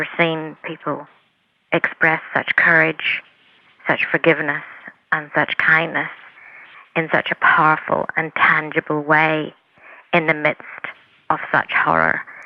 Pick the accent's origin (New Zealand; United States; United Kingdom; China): United Kingdom; Northern Ireland; as a person growing up in Northern Ireland